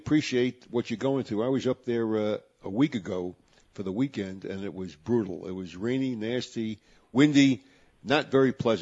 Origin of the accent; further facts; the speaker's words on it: Brooklyn, New York, United States; Of course, I was born and raised in Williamsburg.